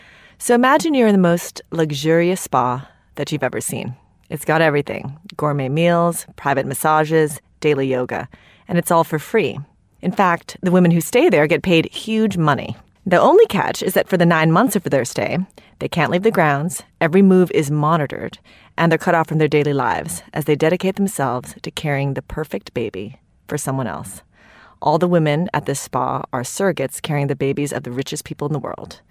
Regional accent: Wisconsin, United States; also born or lived in Philippines; I was born in the Philippines. We moved to Wisconsin when I was six. And I was very much raised on the story and maybe the mythology of meritocracy.

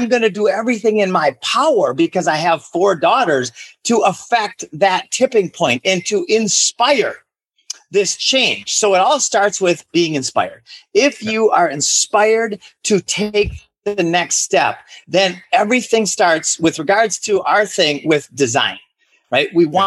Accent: Minnesota, United States; I'm from Minnesota.

